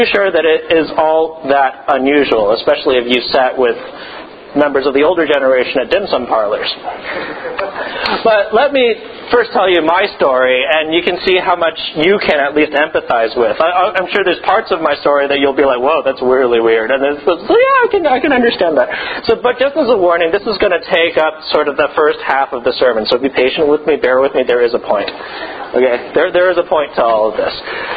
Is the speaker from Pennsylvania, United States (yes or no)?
no; San Francisco, California, United States; I grew up in San Francisco.